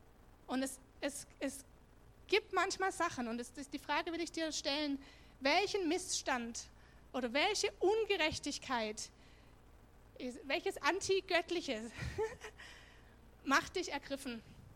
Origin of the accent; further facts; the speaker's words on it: West Germany, Germany; als Westdeutscher, ich meine, hast du nie, 21 Jahre, hast du nicht so sehr viel